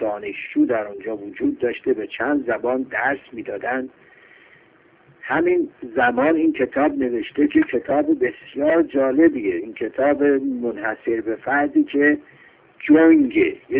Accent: Tabriz, East Azerbaijan, Iran; born there; من در تبریز به دنیا اومدم، تبریزی هستم

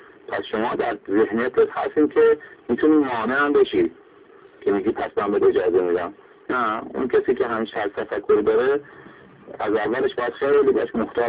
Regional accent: Iran; یک زمان هم هر کسی باید به خودش بگه که ما ایرانی ها

